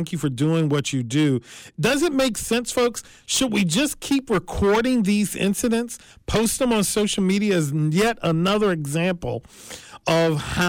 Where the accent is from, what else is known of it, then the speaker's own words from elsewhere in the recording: Virginia, United States; I grew up in the South. Many of you have heard me. I'm a boy from the Shenandoah Valley of Virginia.